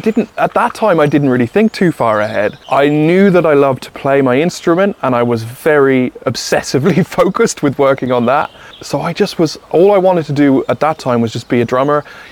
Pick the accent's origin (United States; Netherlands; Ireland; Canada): Ireland; Munster; And I grew up here in East Clare with like forests and open fields and blessed to have this beautiful countryside around us.